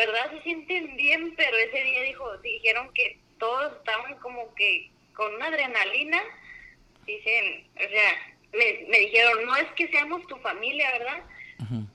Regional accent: Tijuana, Baja California, Mexico; Sí, soy 100% mexicana.

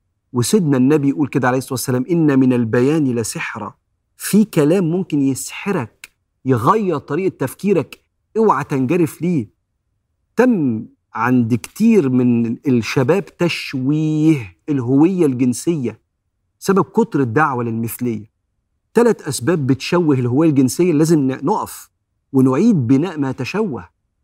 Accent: Egypt; هويتي إن أنا مسلم، أنا مسلم. هويتي إن أنا مصري، أنا مصري.

